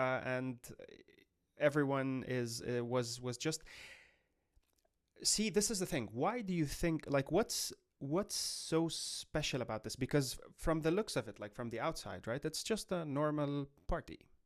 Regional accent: Lebanon; And then I am from Lebanon.

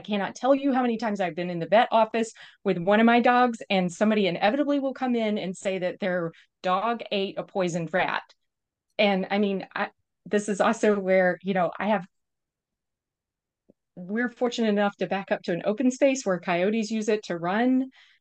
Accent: Georgia, United States; also born or lived in Colorado; I mean, I grew up in South Georgia, lived in Colorado, and I go back there and it's like it's devoid of nature compared to here

